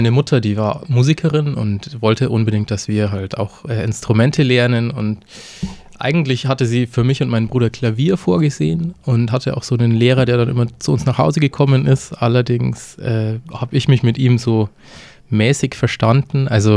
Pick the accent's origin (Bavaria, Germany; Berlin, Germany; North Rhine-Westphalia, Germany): Bavaria, Germany; Dorfen; moved away as an adult; now in Zürich, Switzerland; Gut einem halben Jahr bin ich umgezogen nach Zürich und ja, komme aber eigentlich aus Oberbayern, aus einer kleinen Stadt, die heißt Dorfen. Kennt man also nicht. Ist im Osten von München, zwischen München und Passau kann man sagen.